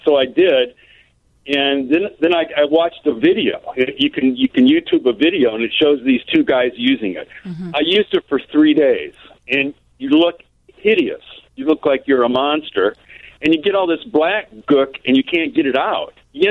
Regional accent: Kankakee, Illinois, United States; I'm from Kankakee.

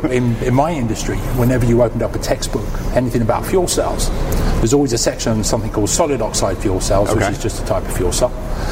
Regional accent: London, United Kingdom; accent: mix of American and English; Originally from London.

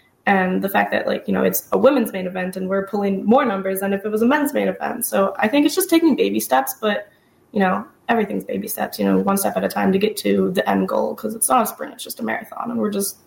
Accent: Chicago, Illinois, United States; it's worth it to say, like, I'm a Chicagoan, and, like, this pay-per-view is here, and it's, like, it's my favorite pay-per-view just because it's in Chicago

